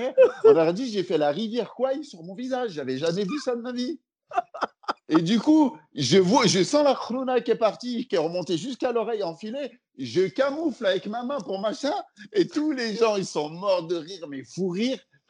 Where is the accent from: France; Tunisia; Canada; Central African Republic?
France; Lyon, Auvergne-Rhône-Alpes; now in Paris, France; quand je suis arrivé sur Paris, parce que moi je suis lyonnais de base